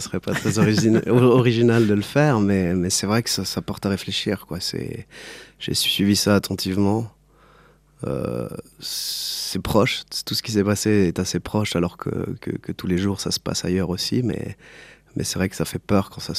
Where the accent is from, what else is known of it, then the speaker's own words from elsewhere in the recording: Valais, Switzerland; le tromboniste de … qui est venu chez nous en Valais au studio